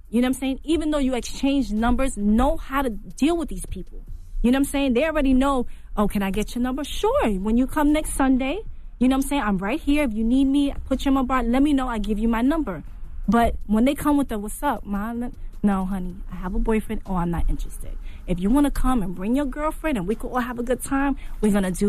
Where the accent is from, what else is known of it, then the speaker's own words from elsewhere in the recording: Bronx, New York, United States; I'm from the Bronx.